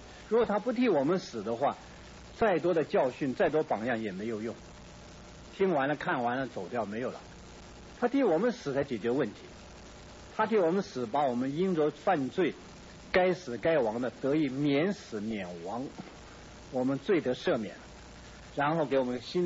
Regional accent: China; 特别对我们东方人中国人来说，我们中国人强调行善

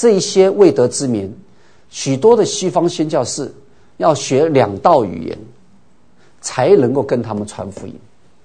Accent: China; 在我们中国人，我到各处去问哈

